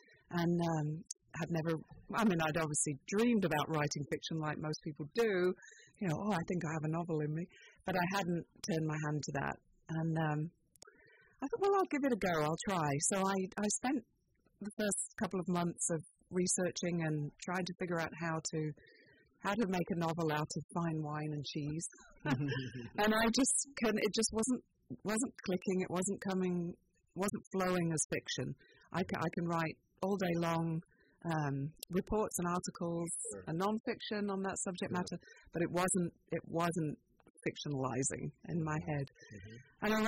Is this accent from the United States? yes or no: no; East of England, United Kingdom; Well, I grew up in the Fens. I don't know if too many people are familiar with the Fenland area, but it's Cambridgeshire, Lincolnshire, Norfolk borders, and about 100 miles north of London